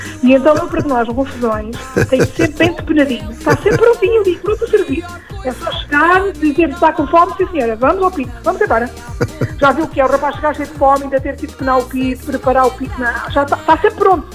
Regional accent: Pegões, Setúbal, Portugal; E eu sou aqui de Pegões, portanto também pertenço aqui à grande capital, não é? Fica aqui bem pertinho de Lisboa.

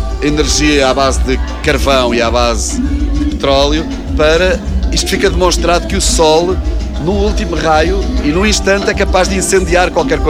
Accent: Mogadouro, Bragança, Portugal; a gente vem de Mogadouro, onde a pronúncia é diferente, o sotaque é diferente.

